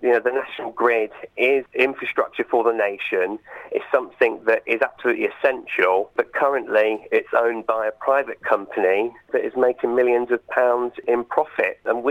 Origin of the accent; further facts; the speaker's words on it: Poole, South West England, United Kingdom; born there; moved away as an adult; now in West Yorkshire, United Kingdom; As you can tell from my accent, I come from the south of England originally. So I was born in Poole in Dorset. My mum still lives down there. And I've lived in the area since 2008. I moved up to West Yorkshire from south to get a job at Leeds University.